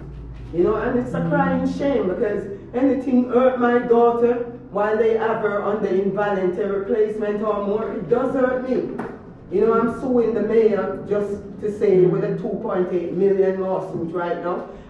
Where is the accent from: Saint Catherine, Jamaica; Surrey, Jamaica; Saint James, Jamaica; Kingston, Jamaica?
Kingston, Jamaica; I'm from Jamaica, West Indies, I must say, you know, Kingston One